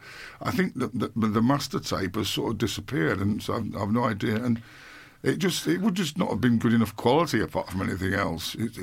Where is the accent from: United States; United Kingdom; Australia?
United Kingdom; Blackpool, North West England; I grew up in Blackpool, and Blackpool was quite sort of lots of neon, and it was quite sleazy around Blackpool.